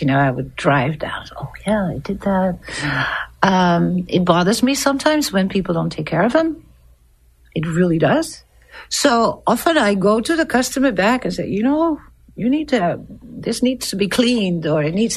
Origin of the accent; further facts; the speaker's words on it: Netherlands; now in Morrisonville, United States; I'm from Holland originally, and I've been a sign maker at Morrisonville, New York for 35 years.